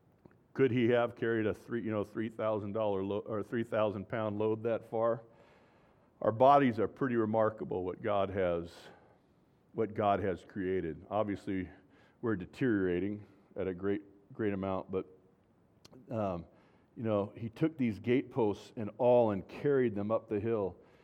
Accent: California, United States; I grew up in California

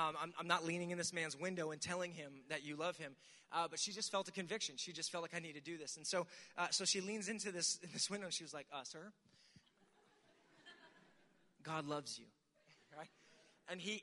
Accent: Pennsylvania, United States; Again, as I said, I'm from Pennsylvania. And in Pennsylvania, we've got a lot of like caves, mountains.

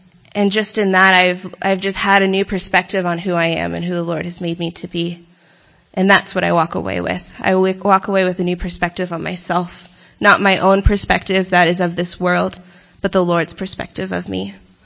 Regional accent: Los Angeles, California, United States; I'm from Los Angeles. I actually live there.

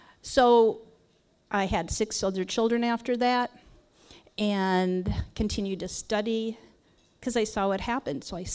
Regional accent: Minneapolis, Minnesota, United States; I grew up in Minneapolis. That's right. And even though I had a house with a little tiny plot, I was always in the dirt.

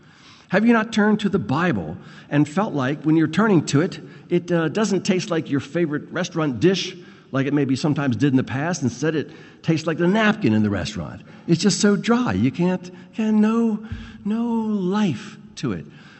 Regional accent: Pennsylvania, United States; "Oh, I'm from Pennsylvania." "Oh, you're a long way from home.

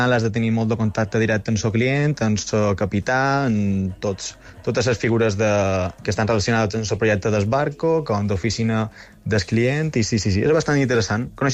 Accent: Inca, Balearic Islands, Spain; Jo sóc d'Inca, Inquero.

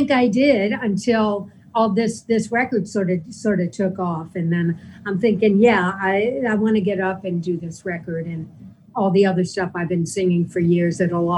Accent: New York, United States; and I'm a New Yorker, so we were staying there

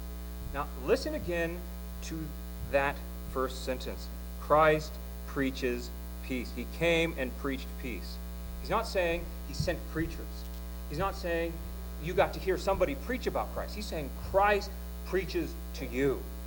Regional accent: Ohio, United States; You know, I come from Ohio, and there's this idolatry there called Ohio State.

